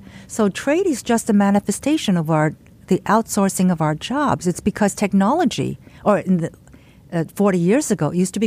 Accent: United States; I mean, I'm Asian American. I'm uncomfortable initially.

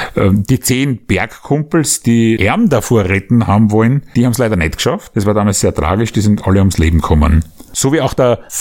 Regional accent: Vienna, Austria; Wie wir bei uns daheim in Simmering gerne lässig sagen.

